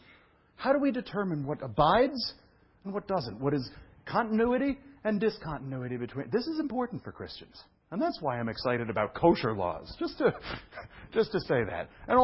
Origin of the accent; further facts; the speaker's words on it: Brooklyn, New York, United States; Now, come on, I'm from Brooklyn.